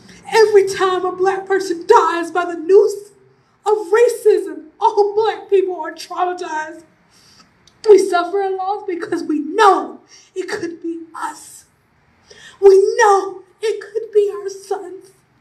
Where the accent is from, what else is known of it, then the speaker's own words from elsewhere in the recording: North Carolina, United States; I'm from North Carolina, so people come to visit.